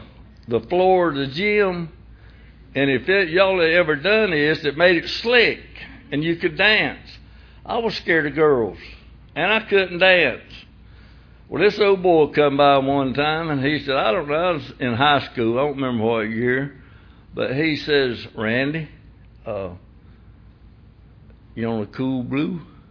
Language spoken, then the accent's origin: English; Graham, Georgia, United States; I'm from Graham, Georgia. That's between Hazelhurst and Baxley in South Georgia. I was raised about so far back in the sticks until they pumped sunshine in.